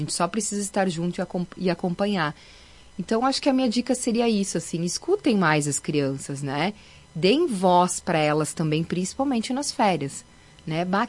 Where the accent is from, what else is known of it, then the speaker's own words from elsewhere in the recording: Farroupilha, Rio Grande do Sul, Brazil; Como eu sou de Farroupilha, eu vou falar de Farroupilha